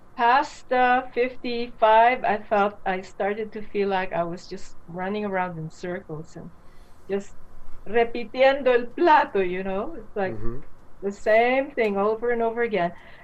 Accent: Philippines; But I'm Filipino, and that makes a difference, because Filipinos are very irrational.

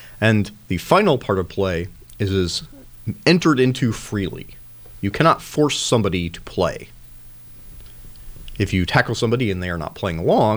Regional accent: Goshen, Indiana, United States; I'm from Goshen, Indiana.

